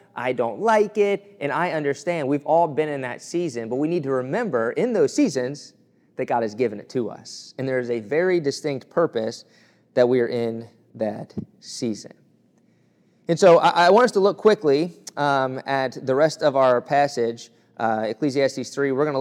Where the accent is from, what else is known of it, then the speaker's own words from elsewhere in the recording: Kentucky, United States; Growing up in Kentucky, I took for granted that we had all four seasons in its fullest form.